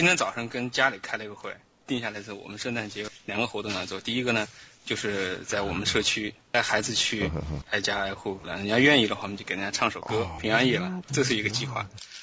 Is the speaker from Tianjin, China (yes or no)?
no; Shaanxi, China; 我那个家乡话应该有点像四川话，但是。